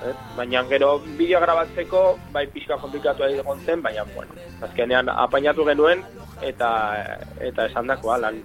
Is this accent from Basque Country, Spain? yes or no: no; Aibar, Navarre, Spain; Ba, Oibar gure herrian hasi zen guztia